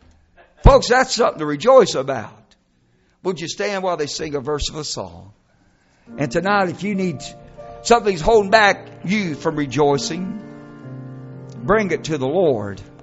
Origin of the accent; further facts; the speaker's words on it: Kentucky, United States; I am from Kentucky.